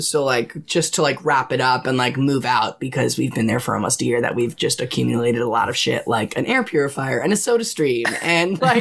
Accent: Long Island, New York, United States; I'm from Long Island. Like, that's like, is that a personality trait?

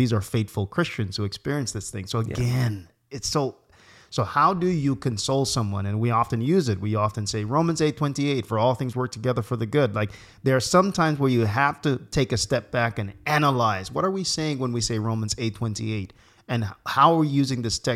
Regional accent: Jamaica; We think about Haiti, and I'm from Jamaica, so I know you know colonialism

